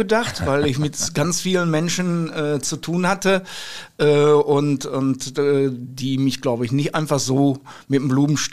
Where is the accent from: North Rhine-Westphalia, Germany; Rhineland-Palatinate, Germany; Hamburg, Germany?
North Rhine-Westphalia, Germany; Holzwickede; also born or lived in Dortmund, Germany / Cologne, Germany; gewohnt haben wir in Holzwickede, meine Eltern.